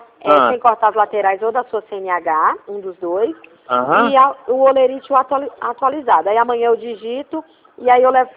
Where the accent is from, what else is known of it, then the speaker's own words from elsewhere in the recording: Ribeirão Preto, São Paulo, Brazil; Eu sou de Ribeirão Preto.